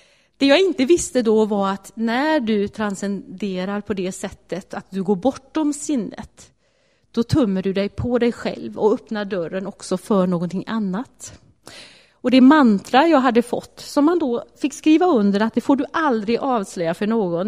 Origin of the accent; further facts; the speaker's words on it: Vänersborg, Västra Götaland County, Sweden; för jag bodde då i Vänersborg som är min hemstad.